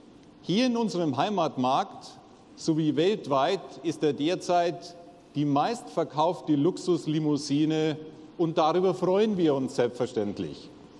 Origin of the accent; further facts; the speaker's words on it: Bavaria, Germany; Als Bayer bin ich in meiner Freizeit gerne in den Bergen.